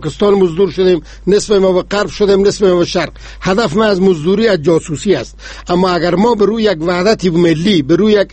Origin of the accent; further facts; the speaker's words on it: Afghanistan; ما افغانیم، مسلمانیم